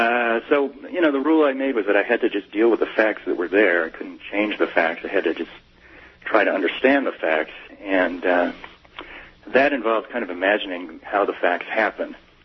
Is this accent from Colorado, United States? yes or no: yes; Denver, Colorado, United States; and we moved to Denver, and that's where I grew up.